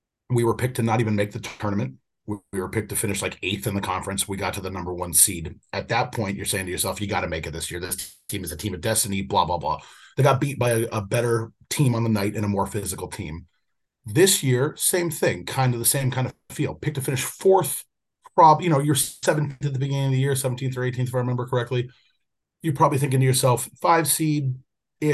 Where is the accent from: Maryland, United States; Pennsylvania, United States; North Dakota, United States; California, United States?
California, United States; Los Angeles; I grew up in Los Angeles. I was raised a UCLA.